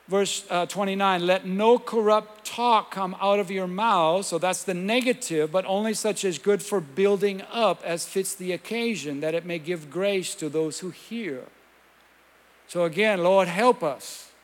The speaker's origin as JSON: {"language": "English", "region": "Minnesota", "country": "United States", "also_born_or_lived": "Costa Rica", "said": "I'm from Minnesota, but I lived in Costa Rica for 12 years. I do a lot of ministry in Spanish, and so a lot of times the verses come to me in Spanish more than in English."}